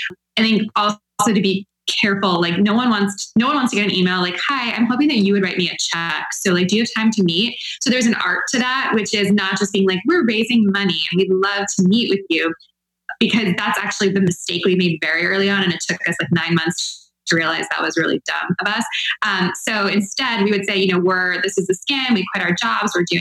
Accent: Midwest, United States; now in New York, United States; I'm from the Midwest too.

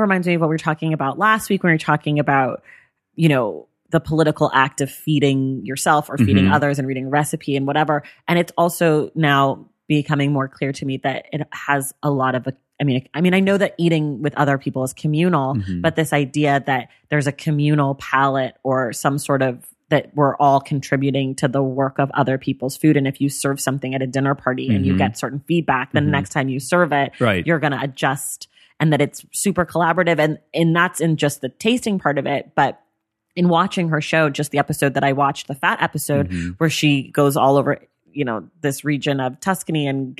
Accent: California, United States

